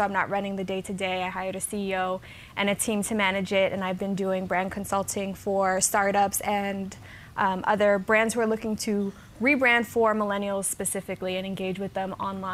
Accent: New York City, New York, United States; I'm here from New York City.

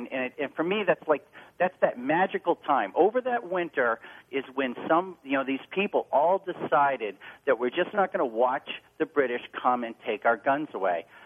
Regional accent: Massachusetts, United States; growing up in Massachusetts, we're taught about Lexington and Concord.

